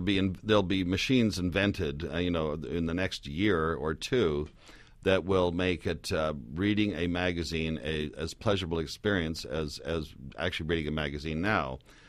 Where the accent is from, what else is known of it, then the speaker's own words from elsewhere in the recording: Canada; I'm from Canada, where it's far less prevalent there.